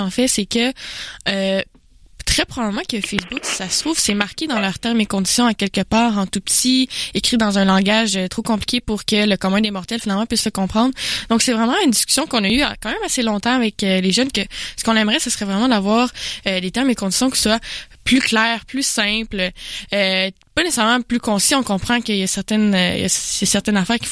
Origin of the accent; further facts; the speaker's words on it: Jonquière, Quebec, Canada; je viens de Jonquière. C'est une région. Et moi, j'ai la chance d'être au centre-ville de Jonquière